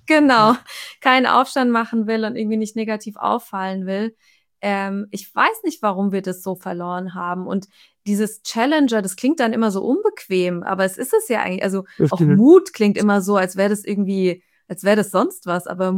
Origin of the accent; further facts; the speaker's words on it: Frankfurt, Hesse, Germany; der Ruf eilt uns ein bisschen voraus als Frankfurter